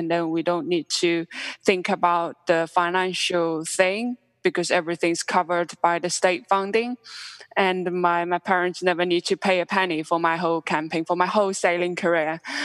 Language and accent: English; Shanghai, China; I was sent or driven by my father to the suburb of Shanghai. My hometown is Shanghai.